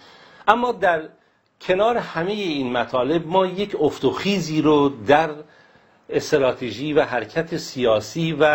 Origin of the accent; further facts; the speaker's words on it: Iran; چون همه ما ایرانی هستیم از هر رنگ و نژاد و مذهب و فرقه و زبانی که هستیم، همه در یک سرزمین زندگی میکنیم